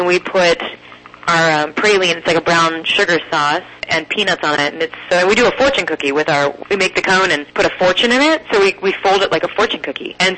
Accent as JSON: {"language": "English", "town": "Columbus", "region": "Ohio", "country": "United States", "tie": "born or raised there", "said": "my hometown here, Columbus, Ohio, is celebrating its bicentennial"}